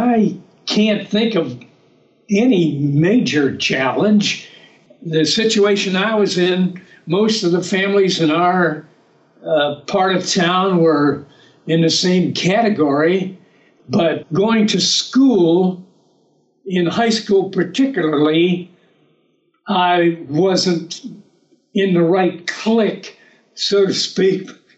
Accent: New Brighton, Pennsylvania, United States; also born or lived in New Kensington; I was born in a town called New Kensington, Pennsylvania, and I grew up mostly in a town called New Brighton, Pennsylvania, which is 30 miles north of Pittsburgh. And I spent my first 18 years of life there, and I've been on the road ever since.

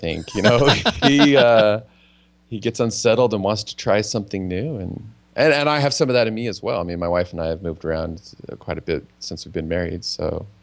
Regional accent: Fairbanks, Alaska, United States; also born or lived in Anchorage; now in Portland, United States; No, I grew up in Alaska.

